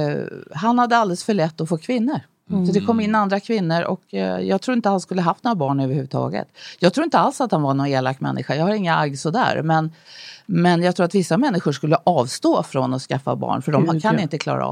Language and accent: Swedish; Stockholm, Stockholm County, Sweden; jag är ju uppvuxen här på Ringvägen, född på Södersjukhuset och ensamstående mamma har jag.